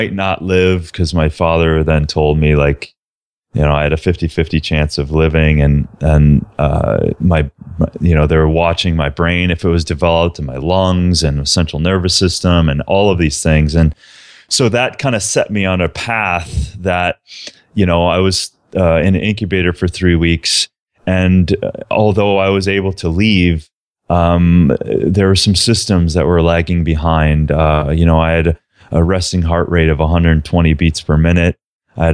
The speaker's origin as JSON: {"language": "English", "region": "Minnesota", "country": "United States", "tie": "born or raised there", "said": "I was a small town kid from southern Minnesota, eating whatever, as the meat and potatoes story goes."}